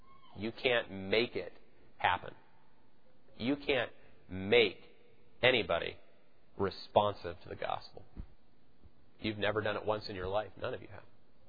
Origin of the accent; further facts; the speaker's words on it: Salt Lake City, Utah, United States; because I grew up in Salt Lake City, so that always. So I said, oh, I grew up in Salt Lake City, da da da.